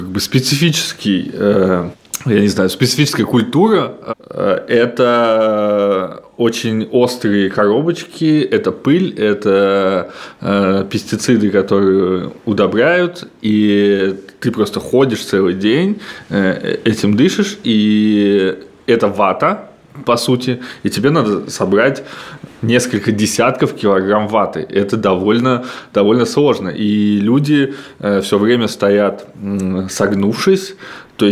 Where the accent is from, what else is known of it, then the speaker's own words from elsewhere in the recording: Tashkent Region, Uzbekistan; я не из города, не из Ташкента, я из Ташкентской области, и там мы с 5 класса осенью, уже там переодетые в рабочую одежду, после двух уроков шли собирать хлопок.